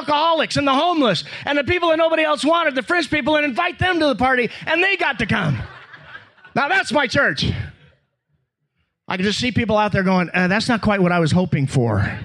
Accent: United States; I guess that's because I'm American and maybe Americans are like this

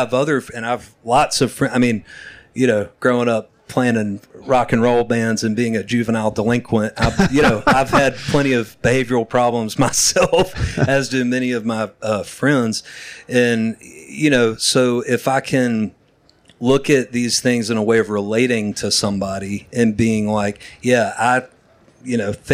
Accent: the South, United States; growing up in the South

